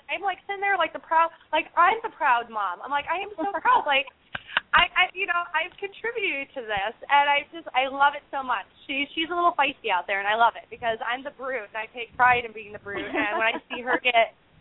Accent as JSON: {"language": "English", "town": "Detroit", "region": "Michigan", "country": "United States", "tie": "born or raised there", "said": "I grew up in Detroit. So Toronto, Brampton, Brantford, Mississauga, Hamilton, London. Those were all my stomping grounds growing up."}